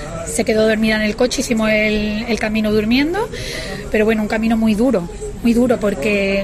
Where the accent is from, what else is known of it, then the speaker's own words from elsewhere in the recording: Málaga, Andalusia, Spain; porque venimos de Málaga